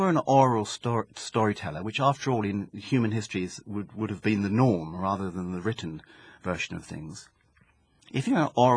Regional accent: Birmingham, West Midlands, United Kingdom; The Gift of Stones is more a product of my hometown of Birmingham, where the Industrial Age was ending, and a post-industrial age was starting.

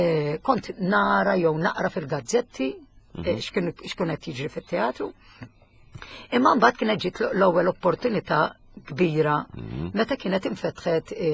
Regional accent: Birgu, South Eastern Region, Malta; Naħseb bażikament jiena proprja mill-Birgu.

